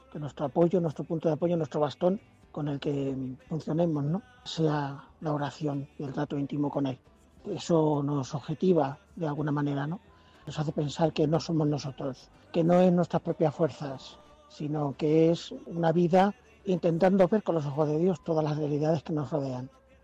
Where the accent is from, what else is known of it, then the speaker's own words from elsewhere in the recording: Malagón, Castilla-La Mancha, Spain; He estado siempre vinculado a la parroquia de mi pueblo, en Malagón